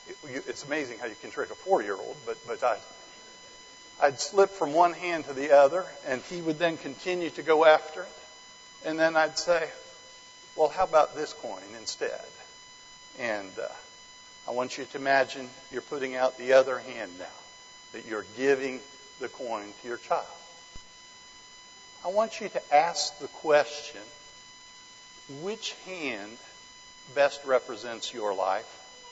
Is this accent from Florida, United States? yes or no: yes; Fort Lauderdale, Florida, United States; You know, I grew up in Fort Lauderdale, and it seemed like everyone I knew